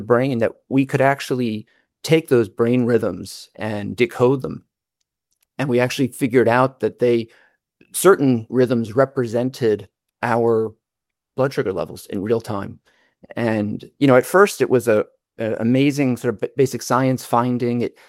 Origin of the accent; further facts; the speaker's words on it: Philadelphia, Pennsylvania, United States; I was first in practice at Stanford in California, now back in my hometown in Philadelphia, Penn.